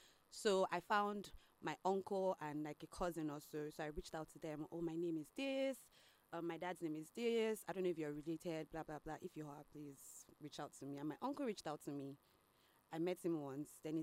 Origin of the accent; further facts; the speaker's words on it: Lagos, Nigeria; I grew up in Lagos. I schooled in Ibadan. I served in Ekiti.